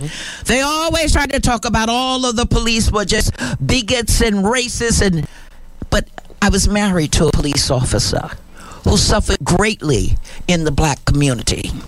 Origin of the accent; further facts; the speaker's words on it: Harlem, New York, United States; from Harlem. I was raised in Harlem.